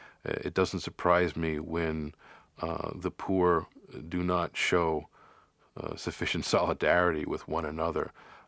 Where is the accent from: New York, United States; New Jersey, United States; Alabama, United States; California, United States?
New York, United States; Brooklyn; Well, I was born in the East New York section of Brooklyn, and I was raised in a public housing, mixed-income public housing, in that section of New York City.